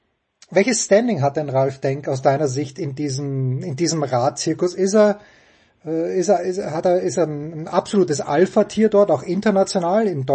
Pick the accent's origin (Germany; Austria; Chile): Austria; ich bin Österreicher